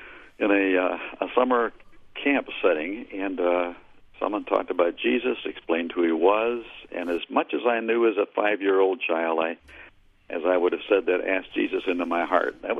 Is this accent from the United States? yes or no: no; Canada; my hometown in Canada